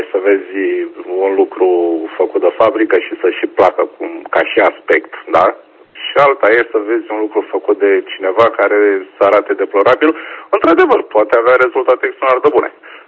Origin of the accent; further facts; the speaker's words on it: Romania; de multe ori mi-e și rușine că sunt român